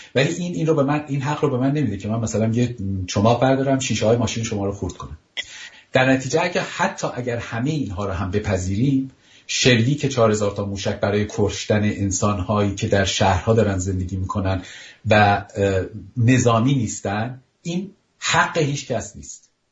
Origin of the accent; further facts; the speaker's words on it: Iran; اینا فهمیدن ما ایرانی هستیم،